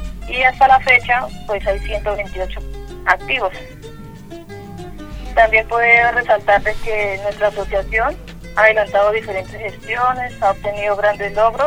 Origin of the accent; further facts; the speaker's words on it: San Pablo de Borbur, Boyacá, Colombia; Soy del municipio de San Pablo de Borbur, de la vereda San Pedro.